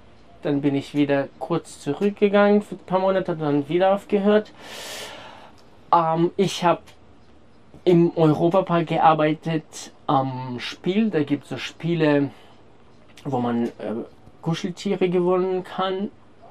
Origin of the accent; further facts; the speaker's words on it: Ukraine; German is a second language; Ich komme aus der Ukraine.